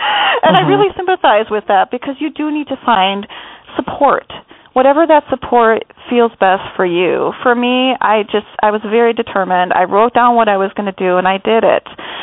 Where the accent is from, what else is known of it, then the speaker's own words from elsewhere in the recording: Wisconsin, United States; that because I'm a Midwestern girl. I grew up eating pork and beef just about every day. I love my milk. I'm from Wisconsin. I'm a cheesehead.